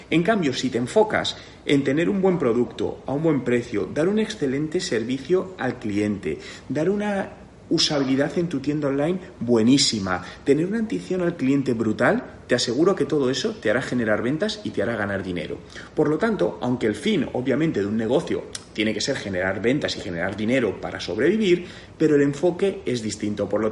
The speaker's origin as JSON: {"language": "Spanish", "country": "Spain", "said": "yo soy de España"}